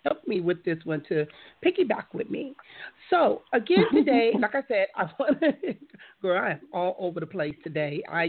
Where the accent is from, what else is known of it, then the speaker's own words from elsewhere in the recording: Compton, California, United States; I grew up with some Cooks when I grew up in Compton.